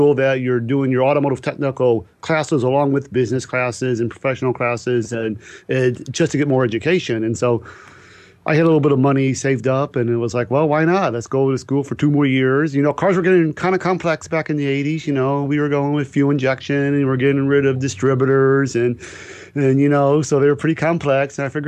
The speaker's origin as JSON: {"language": "English", "town": "St. Louis", "region": "Missouri", "country": "United States", "tie": "born or raised there", "said": "I grew up in St. Louis, and so I went there and I started to get a job at some independent shops"}